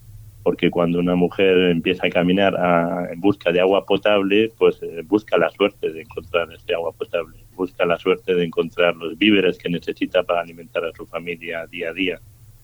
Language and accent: Spanish; Balearic Islands, Spain; now in Senegal; empecé a vivir en Senegal. Y tengo el vínculo con Mallorca porque soy de aquí, de Mallorca, y viven mis padres aquí.